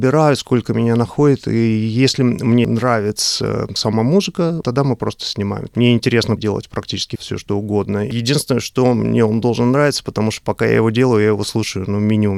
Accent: Moscow, Russia; moved away as an adult; now in Melbourne, Australia; Я приехал уже достаточно давно в Австралию, 27 лет назад. Сам я из Москвы, прожил первые 29 лет там, и после этого сюда переехал и живу безвыездно в Мельбурне.

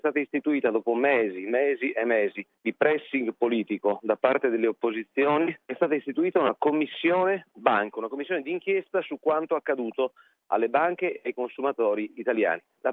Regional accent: Friuli-Venezia Giulia, Italy; al Friuli Venezia Giulia, la regione dalla quale io provengo, in provincia di Udine

